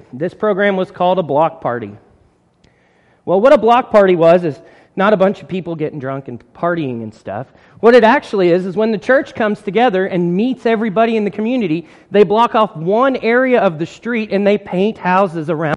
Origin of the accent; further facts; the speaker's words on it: Alliance, Ohio, United States; I grew up in Alliance, Ohio, which is about 6 hours away from here. And I'll tell you, that's a community.